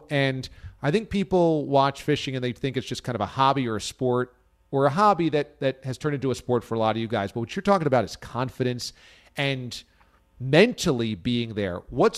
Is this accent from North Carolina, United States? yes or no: no; New York, United States; also born or lived in Florida; I finally landed a job, and I grew up in New York in Florida.